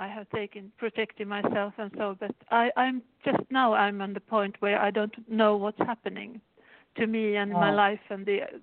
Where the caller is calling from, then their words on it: Stockholm, Stockholm County, Sweden; I'm calling from Stockholm.